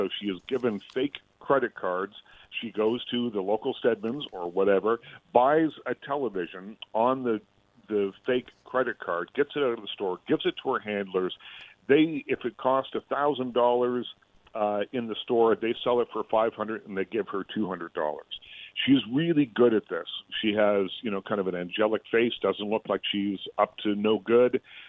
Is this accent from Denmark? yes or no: no; Nova Scotia, Canada; I grew up in Nova Scotia, a little town in Nova Scotia